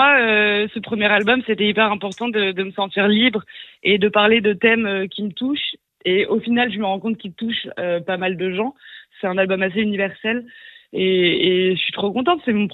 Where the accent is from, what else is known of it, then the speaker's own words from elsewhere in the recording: Lyon, Auvergne-Rhône-Alpes, France; je suis lyonnaise, donc je suis pas si loin.